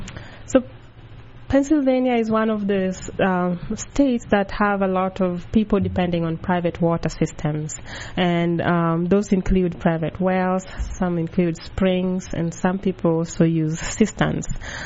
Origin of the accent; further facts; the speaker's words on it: Kenya; now in State College, United States; So originally I am from Kenya, but right now I am based here in State College area